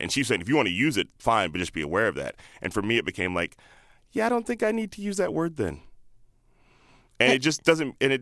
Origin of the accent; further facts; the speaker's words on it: Chicago, Illinois, United States; also born or lived in Palo Alto / Indianapolis / Boston / Alabama; now in San Francisco, United States; I grew up all over, but I went to high school in Chicago, mm-hmm. and then I moved from Chicago to San Francisco 15 years ago, but I was born in Palo Alto, lived in Indianapolis, lived in Boston.